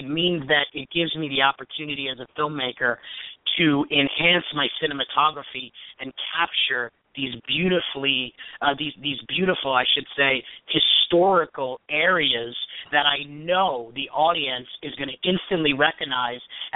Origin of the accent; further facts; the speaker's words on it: Brooklyn, New York, United States; Brett Lewis, who wrote and produced it, and I'm from Brooklyn.